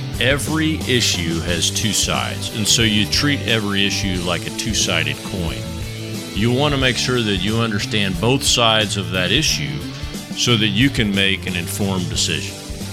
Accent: Texas, United States; we've been gritching about, all these Californians are coming to Texas and don't California my Texas and all that.

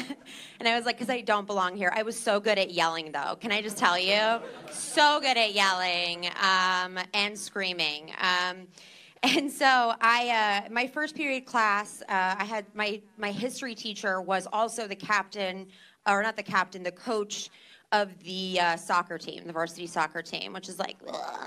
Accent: New Jersey, United States; I am from New Jersey. Yeah, we got Jersey in the house. This is my Jersey stance.

